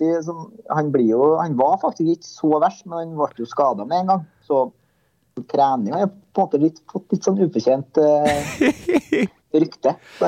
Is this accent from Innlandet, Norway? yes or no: no; Trøndelag, Norway; du tar det jo veldig personlig som trønder